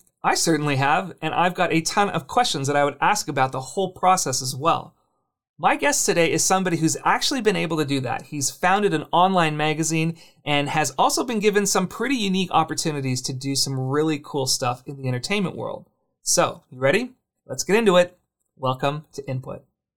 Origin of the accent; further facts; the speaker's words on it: Ontario, Canada; full disclosure, I'm from Ontario, and so this is pretty normal for me.